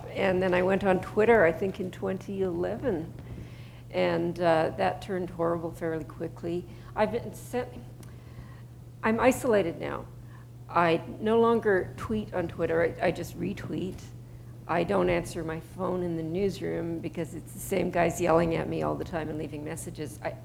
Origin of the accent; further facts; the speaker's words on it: Canada; oh God, I'm so Canadian about it.